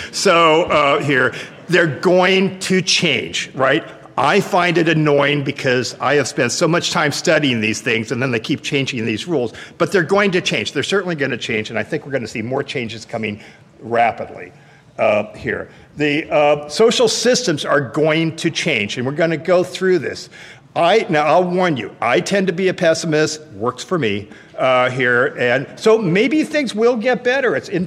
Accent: California, United States; Remember, I'm from Northern California here

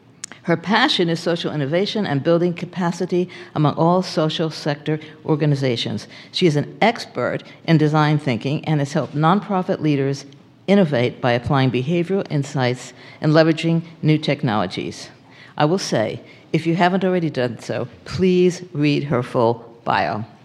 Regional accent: New York City, New York, United States; includes teaching for America, I wanted to make sure to bring that up, in the New York City schools, my hometown.

